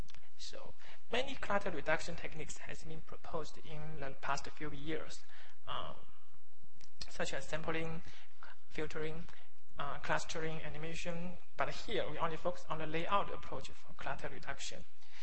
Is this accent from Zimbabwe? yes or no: no; Hong Kong; I'm from Hong Kong.